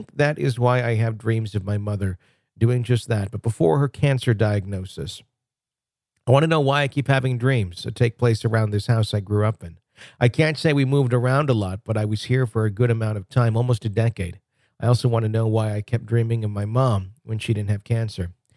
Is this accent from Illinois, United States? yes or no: no; Garland, Texas, United States; this dream always takes place in a house I grew up in Garland, Texas, with my mother, stepfather, and little sister.